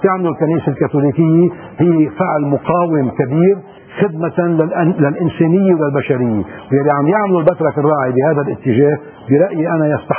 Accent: Lebanon; نحن كلبنانيين وكعرب

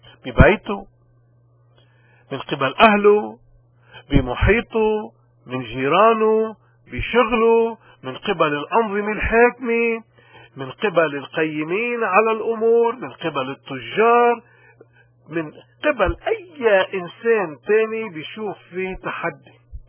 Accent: Lebanon; اليوم بعالم السياسة وناخد بلدنا لبنان بالتحديد

